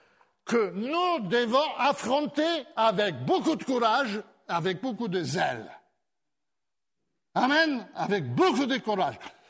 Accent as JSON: {"language": "French", "country": "France", "said": "oui, je viens de France, je suis un pasteur."}